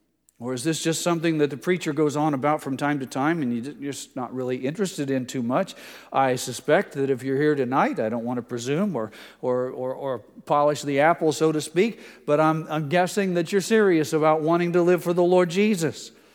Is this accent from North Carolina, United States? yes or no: no; Indiana, United States; And then I said, I'm from southern Indiana.